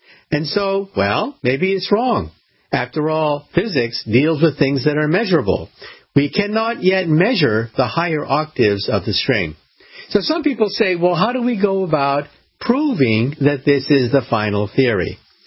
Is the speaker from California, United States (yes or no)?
yes; California, United States; I like to think of it as what I believe was true when I was a little boy growing up outside of San Francisco.